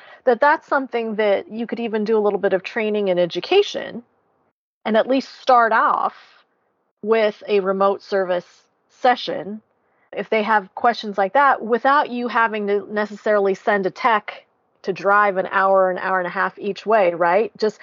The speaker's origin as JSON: {"language": "English", "region": "California", "country": "United States", "said": "I'm from California. California is a very large place, very spread out place."}